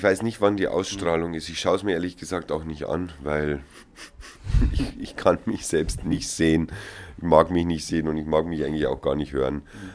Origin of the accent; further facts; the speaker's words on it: Bavaria, Germany; weil ich jetzt doch eindeutig Bayer bin, Oberbayer, und da singe ich dann lieber in der Mundart